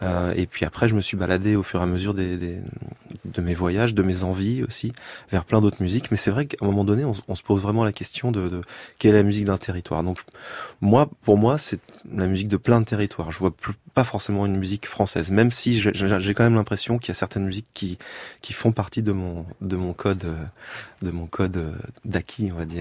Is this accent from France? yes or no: yes; Normandy, France; also born or lived in Nantes; Je suis français, je suis né à Nantes, mais je suis plutôt normand.